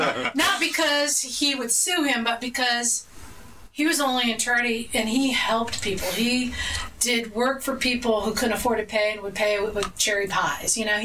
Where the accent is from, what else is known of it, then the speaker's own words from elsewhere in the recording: Cedar City, Utah, United States; So I wanted to share with him that because I'm from Cedar City, and that's where my grandparents lived growing up.